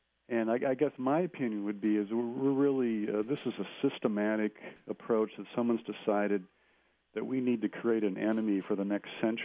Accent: United States; Just as an American, that's ashamed of the road we're taking.

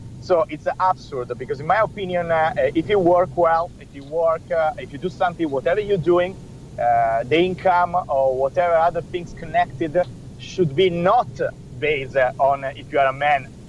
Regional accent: Italy; I come from Italy.

